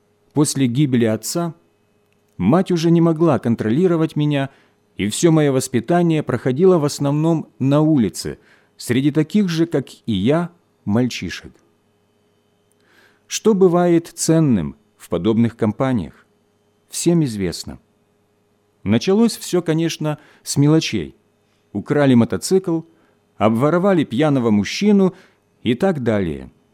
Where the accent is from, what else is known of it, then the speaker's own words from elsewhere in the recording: Novosibirsk, Novosibirsk Oblast, Russia; Родился я в Новосибирске, где и прожил всю свою жизнь до последнего преступления.